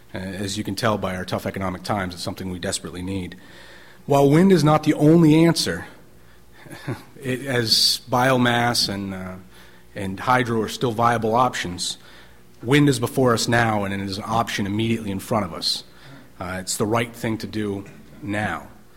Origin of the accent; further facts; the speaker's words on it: Bethel, Maine, United States; I'm from Bethel.